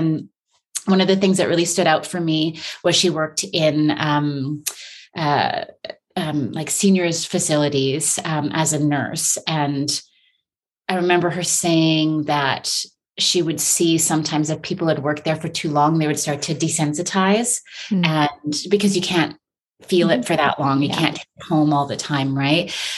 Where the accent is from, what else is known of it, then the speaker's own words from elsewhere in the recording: Fort McMurray, Alberta, Canada; also born or lived in California, United States; I was born in California. We lived there for 2 years. I have zero memories of a beautiful place like that. And we moved directly from there to Fort McMurray.